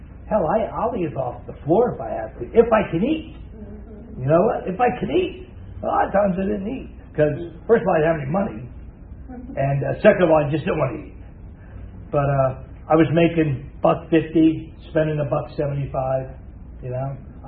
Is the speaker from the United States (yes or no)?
yes; New Jersey, United States; I'm a guy from Jersey, so I'm going to talk with my hands, okay? That's what we do in Jersey.